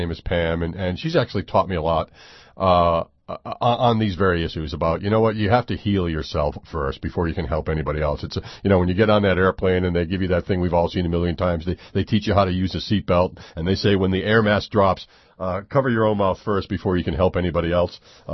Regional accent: Tiverton, Rhode Island, United States; Hey, where in Rhode Island are you? I grew up in Tiverton.

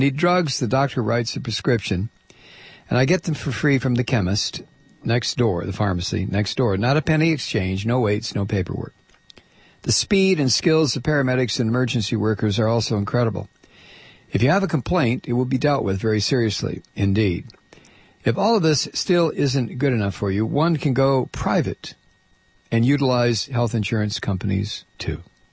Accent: Wales, United Kingdom; also born or lived in United States; As a British person, I'm amazed at all this. Even though I spent a number of years living in the U.S., we have free universal health care in the U.K.

